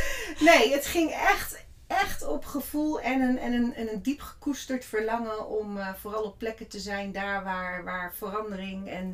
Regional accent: Meppel, Drenthe, Netherlands; ik heb de PABO in Zwolle gedaan. Ik ben geboren in Meppel, heb daar gewoond, geleefd en heb in Zwolle op kamers gewoond.

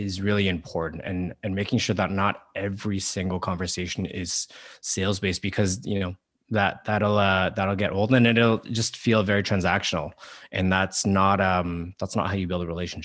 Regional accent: Alberta, Canada; you know, I grew up in Alberta

